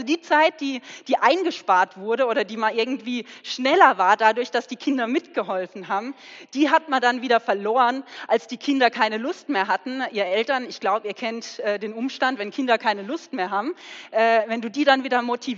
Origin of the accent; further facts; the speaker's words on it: Neunkirchen, Baden-Württemberg, Germany; Ich bin in Neunkirchen aufgewachsen. Das ist in der Nähe von Mosbach, dort, wo auch die OM-Mühle steht.